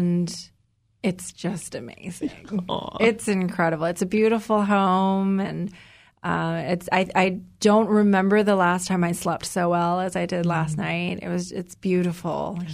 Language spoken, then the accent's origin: English; Chicago, Illinois, United States; I grew up in Chicago, so maybe with the wind there, I think I was expecting far worse.